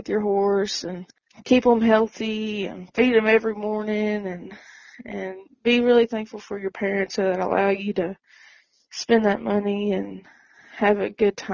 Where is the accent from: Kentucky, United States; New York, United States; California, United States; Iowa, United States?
Kentucky, United States; Henderson; I'm from Henderson, Kentucky. I go to Henderson Community College. I'm 18.